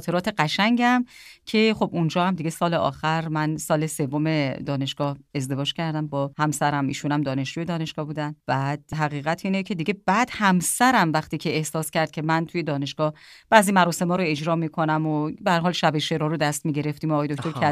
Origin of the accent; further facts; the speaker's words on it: Tehran, Tehran Province, Iran; born there; من متولد تهرانم. شاید حدود 60 سال هستش که پدر مادر من از کاشان اومدن تهران،